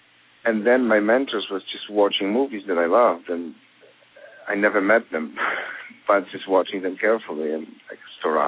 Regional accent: Poland; I come from Poland

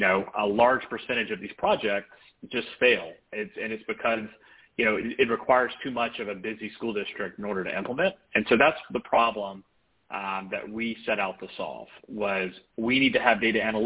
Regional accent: Poplarville, Mississippi, United States; I am from Mississippi, actually. I grew up in a tiny town of about 2,000 people called Poplarville. It's about an hour from the coast.

